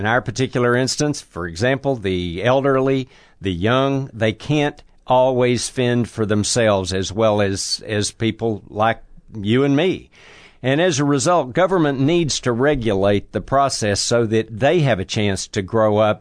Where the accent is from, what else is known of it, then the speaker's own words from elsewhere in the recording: Texas, United States; Well, it's a very, very short story. I was raised in Texas, but I went to school at Washington and Lee for a short period of time, so I knew something about the space.